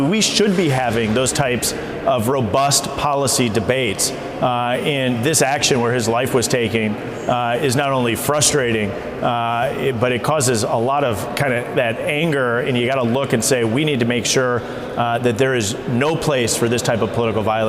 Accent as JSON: {"language": "English", "region": "Wisconsin", "country": "United States", "said": "not only in Washington, D.C., but when they're home in my home state of Wisconsin or across the country."}